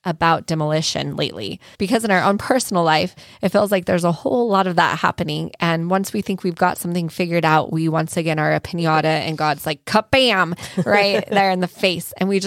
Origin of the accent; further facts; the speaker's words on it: Arizona, United States; which I relate to growing up in Arizona.